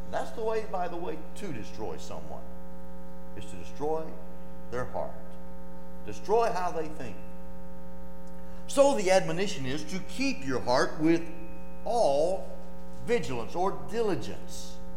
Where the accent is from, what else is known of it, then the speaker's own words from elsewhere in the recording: Sulphur Springs, Arkansas, United States; Back where I was growing up in Sulphur Springs, Arkansas, there was nothing to fear.